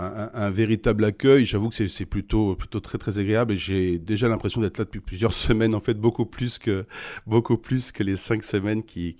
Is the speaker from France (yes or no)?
yes; Laval, Pays de la Loire, France; j'ai du sang breton comme tout Mayennais qui se respecte. Oui, je suis né à Laval et j'ai grandi effectivement en Mayenne en courant dans ce joli département rural et dans le Bocage